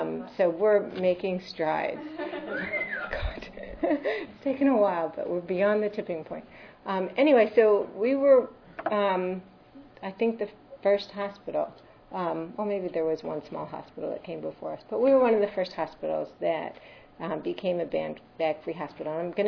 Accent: New Jersey, United States; I'm a pediatrician. I'm from New Jersey

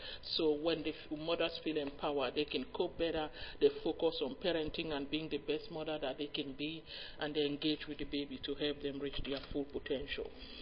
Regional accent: Nigeria; now in Canada; I grew up in Nigeria and trained as a midwife in Nigeria

